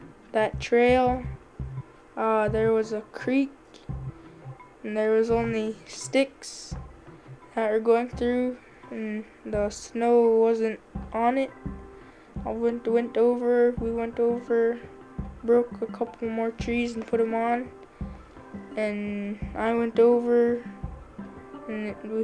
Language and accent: English; Koyuk, Alaska, United States; I'm from Koyuk, and I'm in 7th grade.